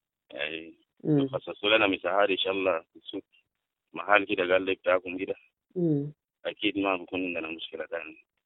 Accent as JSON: {"language": "Arabic", "country": "South Sudan", "said": "أصل بالرغم أنا إنسان جنوبي وكده أصل الناس بيقولوا لي أنا دارفوري"}